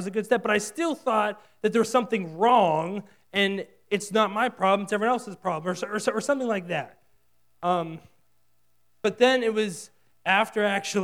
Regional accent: Pittsburgh, Pennsylvania, United States; I mean, I'm from Pittsburgh, and we're nice people, but we're not known for being particularly friendly.

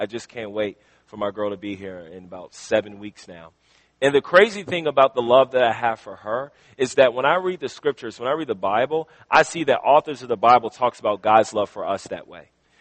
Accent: Richmond, Virginia, United States; Right now, I'm from the inner city of Richmond. I grew up in Southside Richmond. I'm not talking about Chesterfield.

